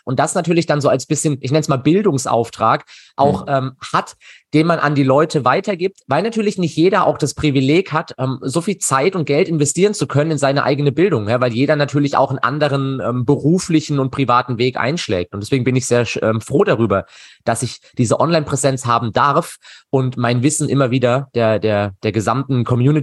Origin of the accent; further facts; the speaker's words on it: Freiburg, Baden-Württemberg, Germany; Bin dann nach 3 Jahren wieder zurück nach Freiburg gezogen mit sehr vielen neuen Ideen in meine Heimatstadt eben